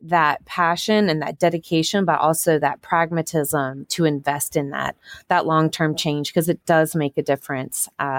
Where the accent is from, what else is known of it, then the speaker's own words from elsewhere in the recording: South Carolina, United States; I'm from South Carolina, we're in North Carolina, I saw the textile industry decline.